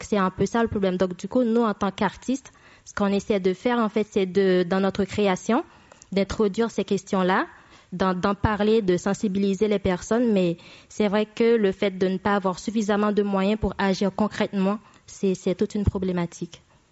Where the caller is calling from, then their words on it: Haiti; je dirais que je parle depuis Haïti, du coup, comme je suis haïtienne